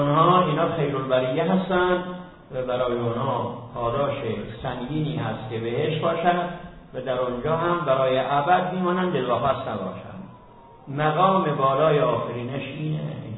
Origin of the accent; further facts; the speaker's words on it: Mazandaran, Iran; تا زمانی که خداوند مصلحت دید من برگردم به مازندران. قبل از مازندرانم بیش از 20 سال منبر رفتم در مناطق گوناگون غیر مازندران،